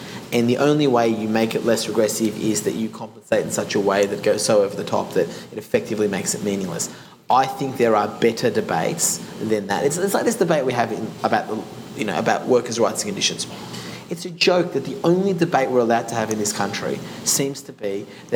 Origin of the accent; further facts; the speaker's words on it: Australia; I was able to experience the Great Barrier Reef, and that's what makes it great about being Australian.